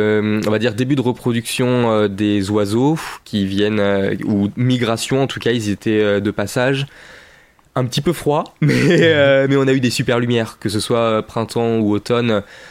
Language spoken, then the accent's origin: French; La Rochelle, Nouvelle-Aquitaine, France; je suis né à La Rochelle et jusqu'à mes 16 ans à peu près, je prêtais guère attention à ce qui se passait sur l'Estran, sur la côte.